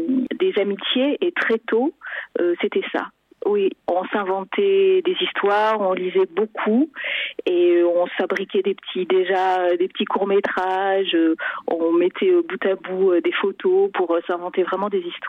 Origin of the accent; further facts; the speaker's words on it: Nouvelle-Aquitaine, France; Moi, pour ma part, je viens du Pays Basque, donc une petite ville de province.